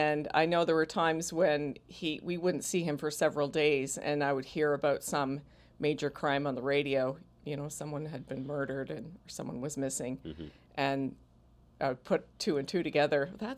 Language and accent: English; Ontario, Canada; In southern Ontario. I grew up on a horse farm about half an hour outside of London, Ontario.